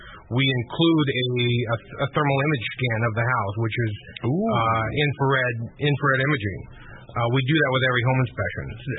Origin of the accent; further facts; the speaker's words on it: Washington, United States; Well, I grew up here in Eastern Washington. I am a native Washingtonian, and I live in Kennewick with my family